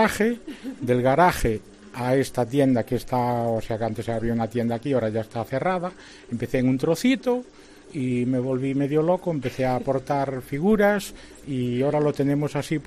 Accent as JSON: {"language": "Spanish", "town": "Santiago de Compostela", "region": "Galicia", "country": "Spain", "said": "hombre, soy de Santiago"}